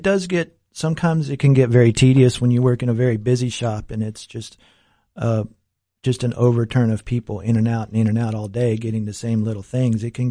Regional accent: West Virginia, United States; I'm from West Virginia. I traveled back for the funeral

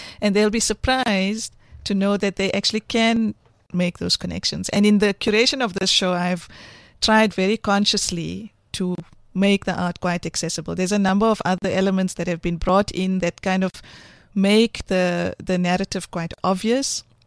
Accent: South Africa; So for me, I think as a South African, that's what I would hope people would take away from the show.

